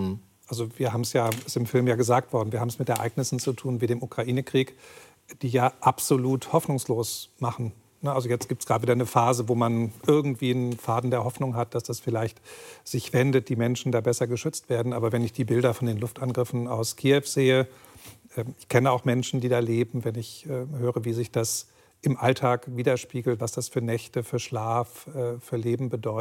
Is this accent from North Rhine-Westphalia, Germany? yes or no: yes; Solingen, North Rhine-Westphalia, Germany; Ich meine, ich bin in Solingen aufgewachsen, in der Nähe von Düsseldorf.